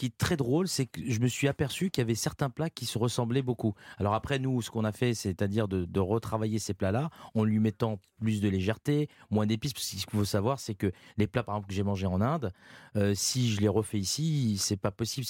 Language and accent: French; Oran, Oran Province, Algeria; J'ai grandi avec. D'abord, la cocotte minute qui siffle à Oran